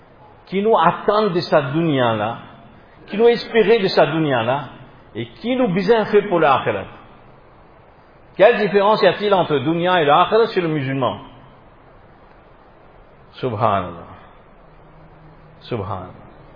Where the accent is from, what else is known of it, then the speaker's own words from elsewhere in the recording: Réunion, France; Je viens d'encore plus loin parce que je viens de La Réunion.